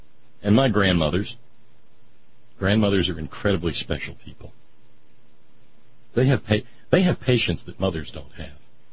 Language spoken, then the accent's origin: English; Alabama, United States; Mrs. A.R. Allen and Mrs. Metcalf were the first two African American teachers I had as a little boy growing up in Alabama.